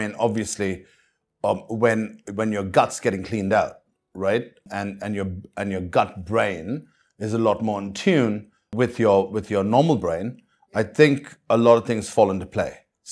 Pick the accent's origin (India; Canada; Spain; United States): India; moved away; I've always been away from India, but I was always very proud of being Indian first and then everything else.